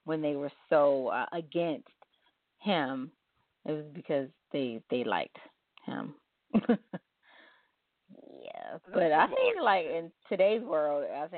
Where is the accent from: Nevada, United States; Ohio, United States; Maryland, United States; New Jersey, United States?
Maryland, United States; Baltimore; if I'm on the radio in another city and they know I'm from Baltimore and they start a club set